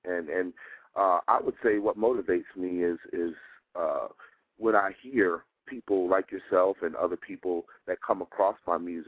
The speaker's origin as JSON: {"language": "English", "town": "Newport News", "region": "Virginia", "country": "United States", "said": "So, and plus, I'm from Newport News, Virginia, so you know that's a great influence on me."}